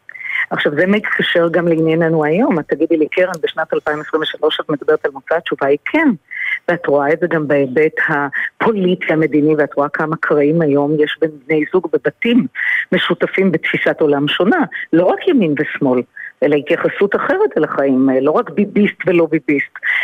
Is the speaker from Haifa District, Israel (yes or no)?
yes; Haifa, Haifa District, Israel; אני חיפאית פרובינציאלית, ובחיפה יש משהו נקי.